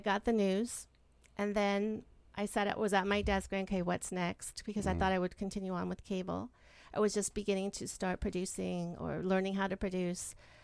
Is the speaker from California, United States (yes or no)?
yes; Hacienda Heights, California, United States; also born or lived in Pomona; So I grew up in Hacienda Heights.